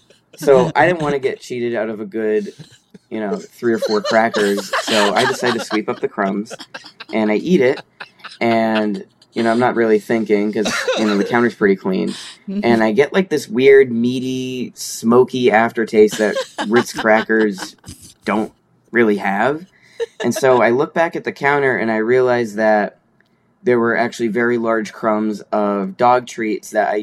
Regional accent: Los Angeles, California, United States; I'm from Los Angeles.

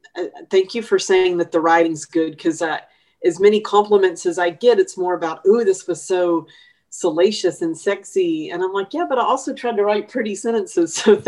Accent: Texas, United States; growing up in East Texas, my dad and my granddad were hunters

